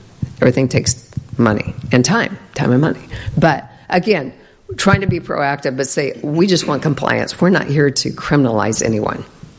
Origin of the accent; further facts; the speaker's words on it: Clarinda, Iowa, United States; I come from Clarinda, where we had one.